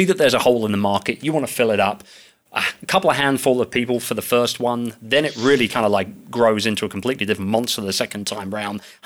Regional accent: United Kingdom; even being a Brit myself, like my mindset is that, you know, I go back to the UK regularly and whatnot

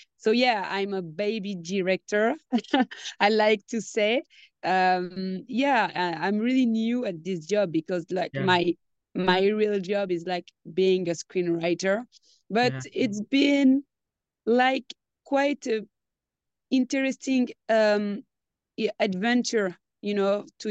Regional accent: France; English is a second language; my parents come from Senegal. I was born and raised in France, but with Senegalese background.

